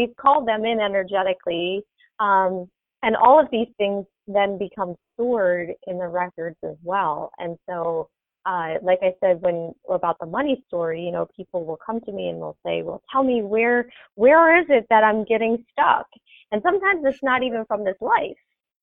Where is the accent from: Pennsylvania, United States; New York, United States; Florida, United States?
Pennsylvania, United States; Philadelphia; Well, I'll tell you, I grew up in Philly, in Philadelphia, in the city.